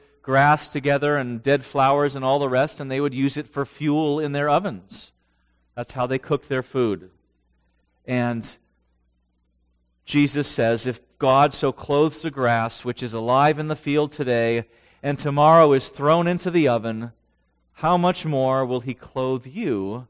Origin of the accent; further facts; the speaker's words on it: San Diego, California, United States; In Carlsbad, I'm from San Diego, And in North County is a city called Carlsbad